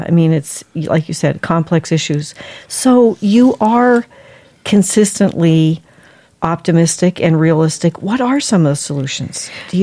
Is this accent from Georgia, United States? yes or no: no; New Jersey, United States; I'm from New Jersey, and I remember when you could smell the Hudson River before you could see it, and it got cleaned up.